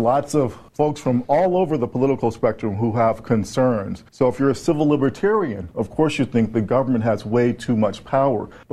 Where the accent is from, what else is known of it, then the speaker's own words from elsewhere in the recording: Chicago, Illinois, United States; as a young black kid growing up in Chicago, I knew that the police weren't always my friends.